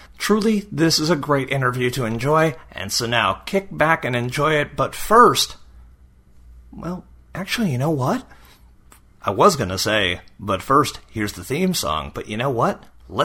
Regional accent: the North, United States; I'm from the North. We do say pecan.

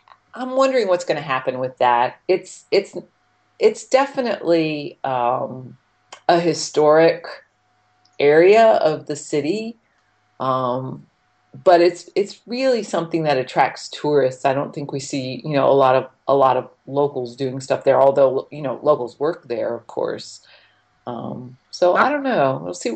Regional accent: Saugerties, New York, United States; moved away; Yeah, in mid-Hudson Valley, a little town called Saugerties. Most famous because of its proximity to Woodstock, I think. But yeah, so I grew up there, and it was actually a pretty rural

